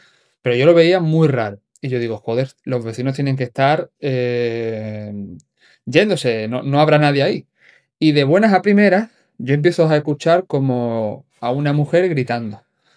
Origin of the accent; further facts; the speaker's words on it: Málaga, Andalusia, Spain; yo soy de Málaga, ¿vale? Y donde yo vivo también hubo, pues, la Dana